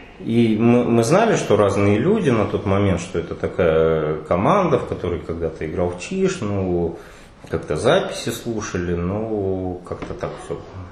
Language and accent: Russian; Almaty, Kazakhstan; also born or lived in Saint Petersburg; А я сам из Казахстана, из Алматы, где я, так получалось, что я учился в Питере, но постоянно ездил в Алмату